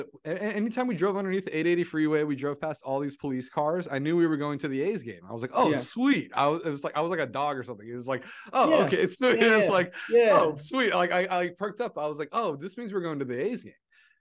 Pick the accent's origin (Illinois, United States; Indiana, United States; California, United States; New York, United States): California, United States; Moraga; also born or lived in Alameda; I grew up here. I mean, I was born and raised, I was raised in Alameda till I was about six, and then I moved to Moraga. So I've been in the East Bay virtually my whole life, except for college.